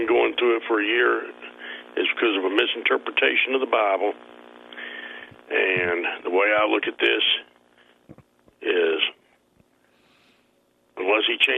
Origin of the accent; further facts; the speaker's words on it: Savannah, Georgia, United States; I'm from Savannah. Telling me you can't eat shellfish is like telling a man in the desert you can't have water.